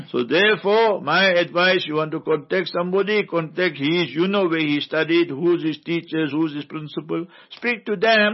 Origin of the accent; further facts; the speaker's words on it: Heidelberg, Gauteng, South Africa; I am from Heidelberg, originally Transvaal, old Transvaal.